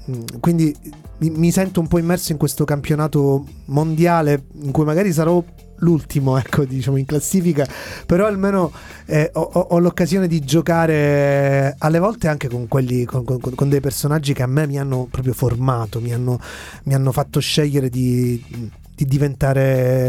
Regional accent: Sicily, Italy; io sono siciliano come anche voi

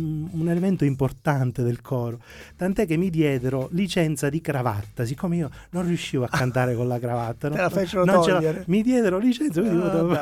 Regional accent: Agrigento, Sicily, Italy; Io non sono palermitano, sono agrigentino. Quando ero ad Agrigento, da ragazzino fino alla scuola superiore

